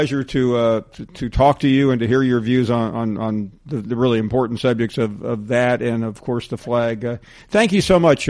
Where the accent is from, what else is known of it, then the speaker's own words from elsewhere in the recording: the South, United States; I grew up in the South.